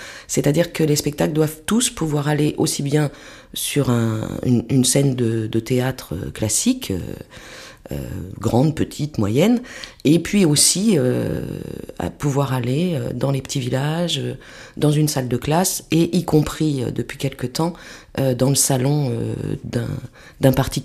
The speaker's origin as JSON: {"language": "French", "region": "Île-de-France", "country": "France", "tie": "born or raised there", "said": "Et puis je me suis redirigée vers ma campagne, puisque j'ai grandi dans les Yvelines, dans le fin fond des Yvelines, pas très loin de Dreux. Et je me suis installée à côté de Dreux."}